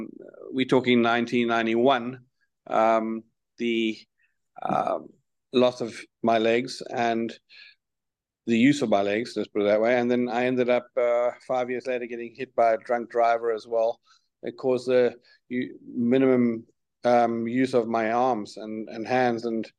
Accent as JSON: {"language": "English", "country": "South Africa", "moved": "yes", "said": "Well, being South African and also holding a British passport, I had the option to leave."}